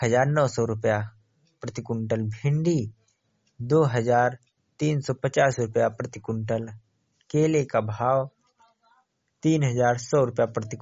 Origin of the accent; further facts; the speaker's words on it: Ambedkar Nagar, Uttar Pradesh, India; मैं स्वयं कन्नौजी अंबेडकर नगर का रहने वाला हूँ।